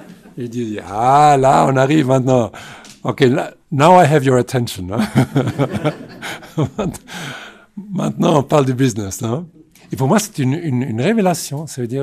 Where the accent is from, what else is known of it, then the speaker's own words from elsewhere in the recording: Germany; peut-être que j'avais l'avantage d'être allemand, donc déjà en tant qu'allemand, tu commences toujours de mauvais côté.